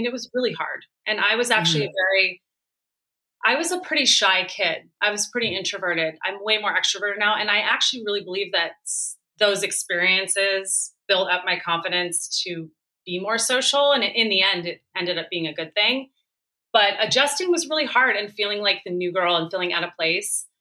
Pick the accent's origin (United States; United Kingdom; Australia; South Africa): United States; Philadelphia, Pennsylvania; born there; also born or lived in East Coast; Yeah, so I grew up, I was born in Philadelphia. I grew up on the East Coast for part of my childhood.